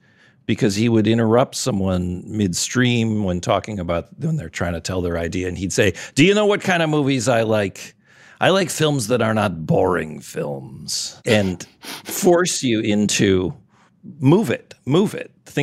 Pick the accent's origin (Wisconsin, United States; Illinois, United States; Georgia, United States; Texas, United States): Wisconsin, United States; born there; I started at the University of Minnesota. I was born in Wisconsin.